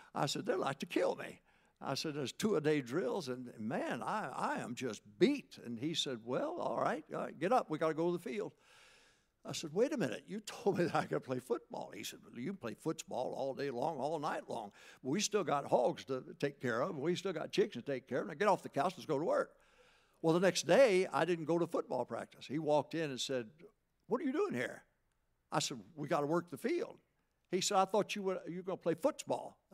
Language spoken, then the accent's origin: English; Michigan, United States; also born or lived in Arkansas; I was born in Arkansas, raised in Michigan, and so we had hogs, we had chickens, we had crops, we had everything in the world that a farm boy would have.